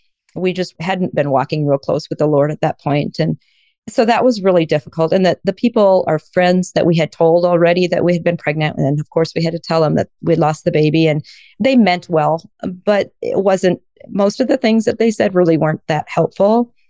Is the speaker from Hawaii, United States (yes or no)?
no; Iowa, United States; I was raised in Iowa and I still live in Iowa and I love it here. I had 5 siblings, so there was 6 of us, and raised on a farm